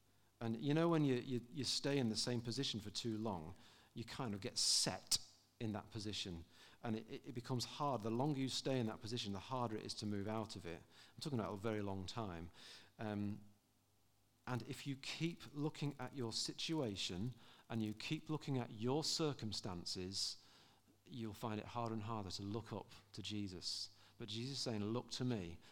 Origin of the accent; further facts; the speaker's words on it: South East England, United Kingdom; born there; So, see, despite my accent, I was born in Hampshire.